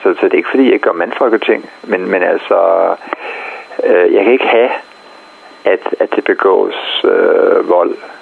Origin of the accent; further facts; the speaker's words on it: Jutland, Denmark; now in Zealand, Denmark; Selvom jeg er faktisk jyder oprindeligt, men så jeg emigrerede til Sjælland og arbejder først og fremmest herovre.